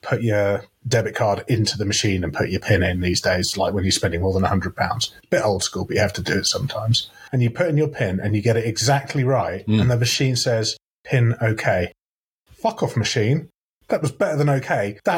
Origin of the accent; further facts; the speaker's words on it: United Kingdom; we can't just dive straight into that because we're British.